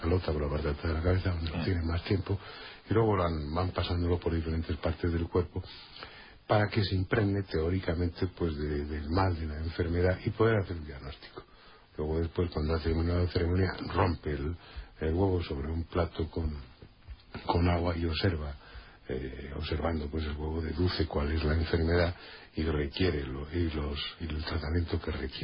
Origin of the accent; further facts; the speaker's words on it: Spain; y le dije, no me llame usted gringo, que no soy gringo, soy español. Y a partir de ese momento me llamaba español